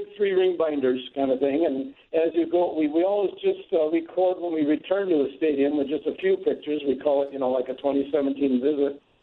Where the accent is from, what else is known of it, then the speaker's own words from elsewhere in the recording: Milwaukee, Wisconsin, United States; now in Illinois, United States; I grew up in Milwaukee, went to school, graduated college there, and taught in the Milwaukee public school system for 5 years